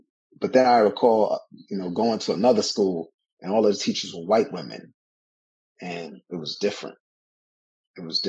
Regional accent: Brooklyn, New York, United States; Growing up in Bushwick, and not to say that the teachers that I had there weren't good teachers, you know, but it was a different kind of experience because they did not look like me.

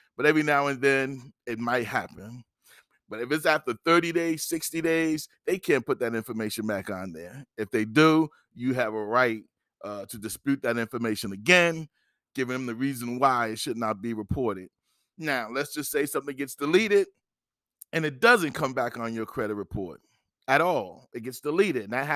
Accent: New Jersey, United States; I know I'm from New Jersey

